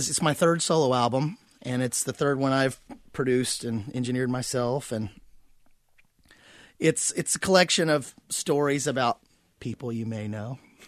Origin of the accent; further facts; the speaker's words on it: Winston-Salem, North Carolina, United States; he happened to be from my hometown, Winston-Salem.